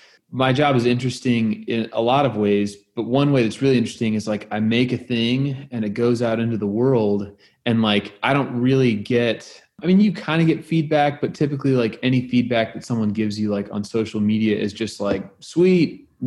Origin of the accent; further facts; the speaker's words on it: Oklahoma, United States; and I'm from Oklahoma, and I have ended up being a musician.